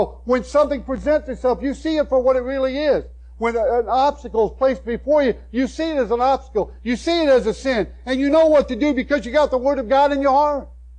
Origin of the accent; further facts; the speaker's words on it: United States; My blessing didn't come because I'm an American.